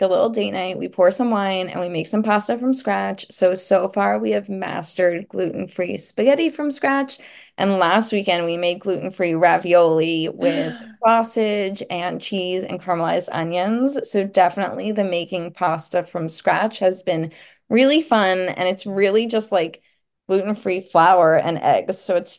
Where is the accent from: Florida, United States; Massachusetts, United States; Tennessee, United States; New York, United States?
New York, United States; also born or lived in Hoboken; now in Morristown, United States; So I grew up in New York and then I lived in New Jersey after college in Hoboken, but last year we moved to Morristown, New Jersey.